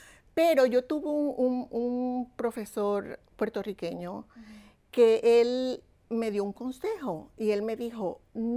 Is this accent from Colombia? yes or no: yes; Colombia; moved away as an adult; now in New York, United States; llegué aquí a los Estados Unidos ya adulta de 18 años. Entonces, mi mamá, que ya vivía acá en la ciudad de Nueva York, fue la que me empujó, y mi papá desde Colombia